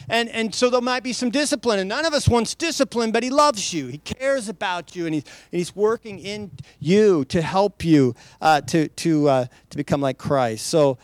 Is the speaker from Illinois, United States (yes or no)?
no; Idaho, United States; I grew up in Idaho in the woods of Idaho. We were doing everything under the sun.